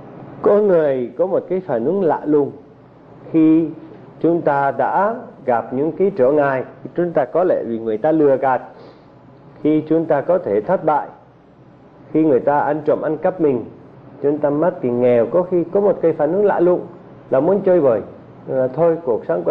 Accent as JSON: {"language": "Vietnamese", "region": "Northern Vietnam", "country": "Vietnam", "tie": "born or raised there", "said": "Ở quê tôi ở miền Bắc bây giờ có cái phong trào khủng bố rất là mạnh"}